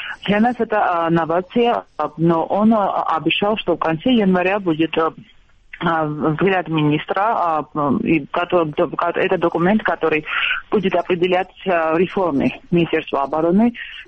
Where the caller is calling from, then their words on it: Tbilisi, Georgia; Я вас приветствую из Тбилиси.